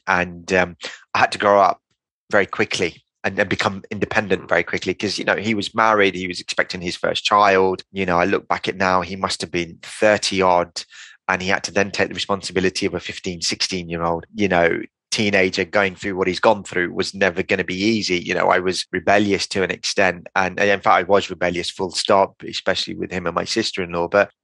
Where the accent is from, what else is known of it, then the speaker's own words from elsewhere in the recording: Kingston, London, United Kingdom; we grew up in Kingston. It was a council house that we grew up in. Very humble beginnings